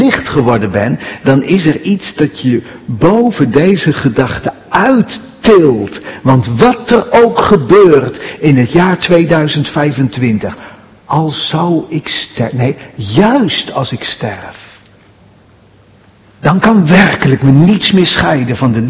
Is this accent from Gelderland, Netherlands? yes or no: yes; Buren, Gelderland, Netherlands; born there; Ik ben zelf geboren in Buren in de Betuwe.